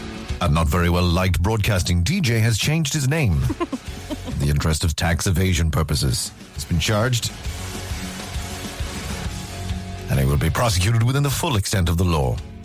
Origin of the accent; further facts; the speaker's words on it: Dublin, Leinster, Ireland; I'm very from Dublin as well.